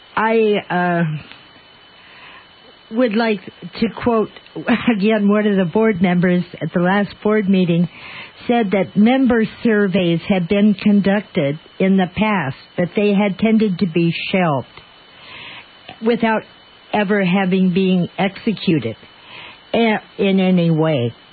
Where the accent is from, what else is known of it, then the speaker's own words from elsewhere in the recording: Oregon, United States; I grew up on Mount Hood, for instance, and during a windstorm, trees would get knocked over